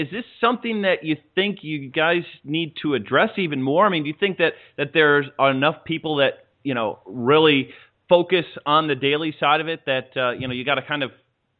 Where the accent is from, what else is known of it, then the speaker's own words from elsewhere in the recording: Chicago, Illinois, United States; I mean, I'm from Chicago. Oh, I grew up in the northwest suburbs